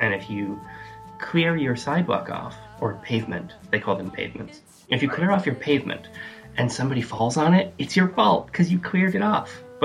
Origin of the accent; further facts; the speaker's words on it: Massachusetts, United States; Let's go with Woburn, since we're actually from Massachusetts.